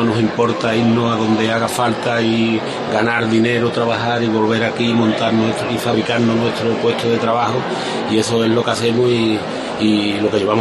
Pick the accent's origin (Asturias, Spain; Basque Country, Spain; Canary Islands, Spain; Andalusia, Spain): Andalusia, Spain; Olvera; Pues nada, yo qué te voy a decir de mi pueblo, donde nací, donde me he criado y donde he querido estar siempre, ¿no?